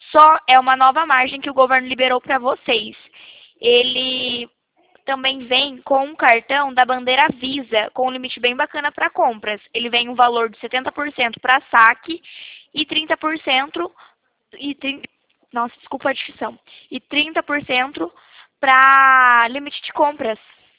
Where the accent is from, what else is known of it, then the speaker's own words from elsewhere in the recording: Mogi Guaçu, São Paulo, Brazil; Eu sou daqui de Mogi Guaçu, interior de São Paulo